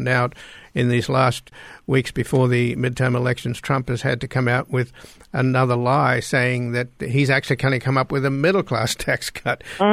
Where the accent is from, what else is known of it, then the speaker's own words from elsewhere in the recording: Australia; And as somebody that spent time in different countries, and I grew up in Australia